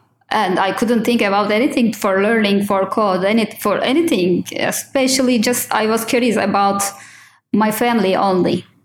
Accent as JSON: {"language": "English", "region": "Hatay", "country": "Turkey", "tie": "born or raised there", "also_born_or_lived": "Istanbul", "said": "there was a huge and devastating earthquake in my hometown, Hatay, in February last year."}